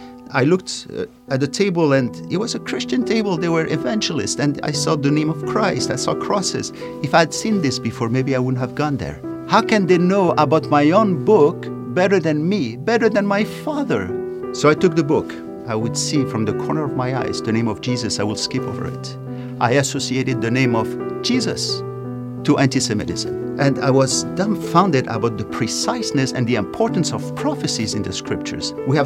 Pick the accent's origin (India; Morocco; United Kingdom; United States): Morocco; I grew up in Morocco. I come from a religious family.